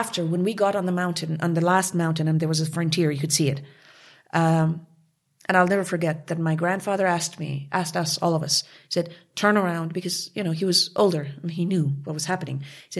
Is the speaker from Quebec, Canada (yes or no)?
yes; Montreal, Quebec, Canada; now in Germany; I came from Canada. From Montreal, La Belle Ville de Montréal. I grew up there. And I came from Canada to Germany, to Munich, to Bavaria